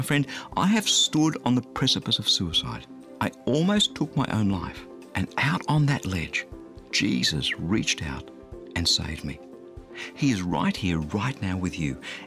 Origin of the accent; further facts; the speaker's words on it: Sydney, New South Wales, Australia; my hometown of Sydney